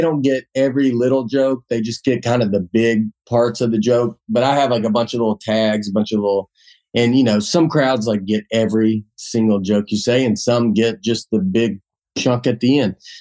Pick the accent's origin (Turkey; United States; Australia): United States; Old Hickory, Tennessee; now in New York, United States; I've lived in New York for a year and a half at this point. I'm from Old Hickory, Tennessee, and I'm sitting in a wine bar in New York.